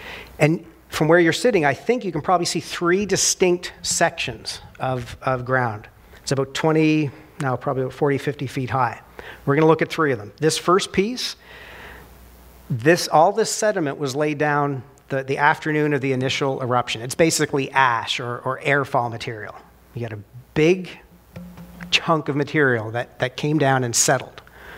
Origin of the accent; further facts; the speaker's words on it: Nova Scotia, Canada; Even me growing up in Nova Scotia, I heard about it, right?